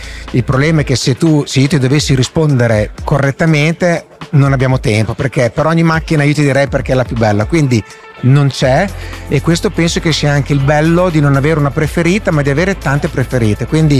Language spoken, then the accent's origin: Italian; Modena, Emilia-Romagna, Italy; Sicuramente il fatto che siamo tutti di Modena